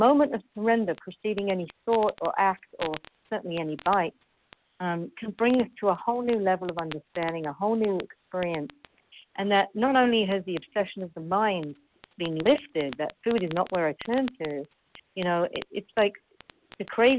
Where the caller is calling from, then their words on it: Paris, Île-de-France, France; I'm calling in from Paris, France.